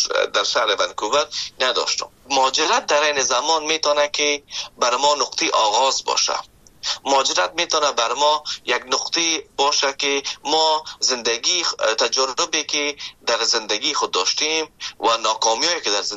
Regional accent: Afghanistan; now in Canada; وقتی که آمدم از افغانستان، شما فکر کنید که من از افغانستان به کانادا آمدم که ده ها یا هزارها کیلومتر فاصله است،

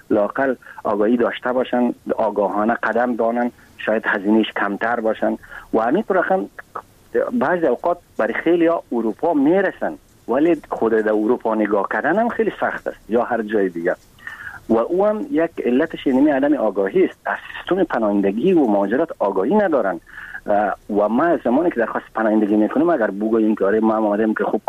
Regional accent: Afghanistan; به عنوان یک افغان و یک مهاجر افغان

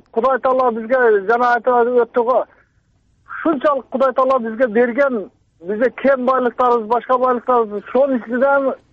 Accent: Batken, Batken Region, Kyrgyzstan; мен өзүм Баткенден болом, дыйканмын.

